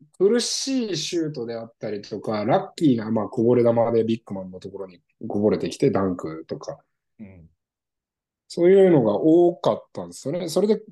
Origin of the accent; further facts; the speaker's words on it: Tokyo, Japan; 僕、東京出身なんですけど、